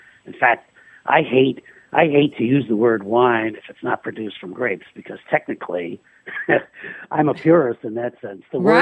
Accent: New York City, New York, United States; and I grew up in New York City, and I had a store in New York City.

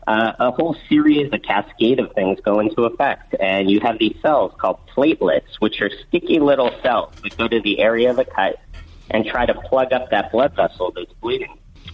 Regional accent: Los Angeles, California, United States; I am a Southern California product. Grew up in L.A., born and raised.

